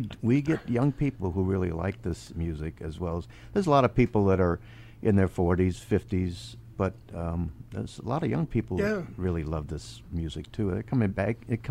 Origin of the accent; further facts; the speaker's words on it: Los Angeles, California, United States; I grew up in Los Angeles, and we had a station out of Watts that played rhythm and blues